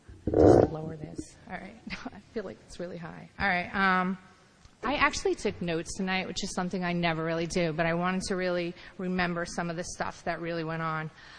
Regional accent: New York, United States; I grew up in Long Island. My parents, they were living in Hell's Kitchen in Chelsea, and then they decided to move us out to Long Island for a better life. So I moved out to Long Island.

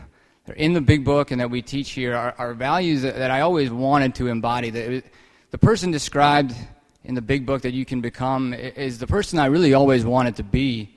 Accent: Manhattan, New York, United States; That being said, I'm from Manhattan. I grew up here.

